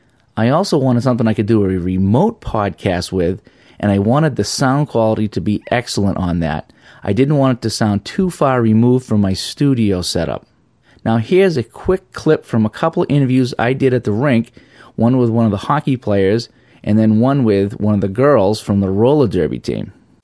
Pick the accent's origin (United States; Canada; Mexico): United States; Boston, Massachusetts; yes, I'm from Boston.